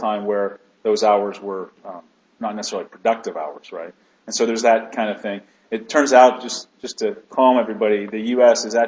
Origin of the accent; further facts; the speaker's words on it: Midwest, United States; I'm from the Midwest originally, so those in the Midwest, we're hard workers.